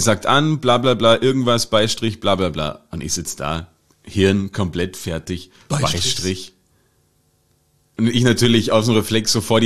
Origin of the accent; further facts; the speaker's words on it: Germany; now in Austria; ich komme aus Deutschland, was in Österreich würde ich das Deutsche wohl können?